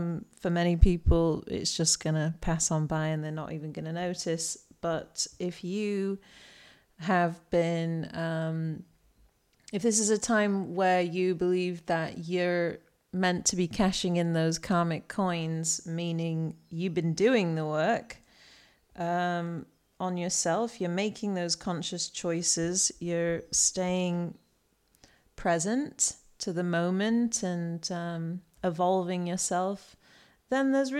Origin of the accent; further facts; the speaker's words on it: England, United Kingdom; since this is now a British podcast, because I'm British and I live in England again.